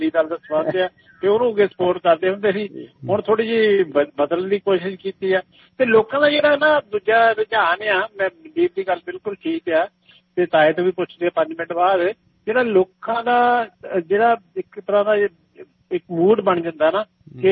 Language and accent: Punjabi; Punjab, India; ਮੈਂ ਕੱਲ ਹੀ ਆਪਣੇ ਪਿੰਡ ਫੋਨ ਕੀਤਾ ਸੀ ਸਾਡੇ ਪਿੰਡ ਜਿਹੜਾ ਕੌਂਸਟੀਚੁਐਂਸੀ ਉਹ ਪੈਂਦੀ ਆ ਆਨੰਦਪੁਰ ਸਾਹਿਬ